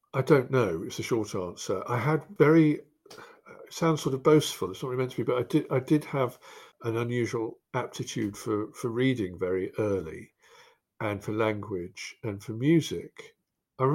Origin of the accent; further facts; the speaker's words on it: Kettering, East Midlands, United Kingdom; Because also I grew up in Kettering.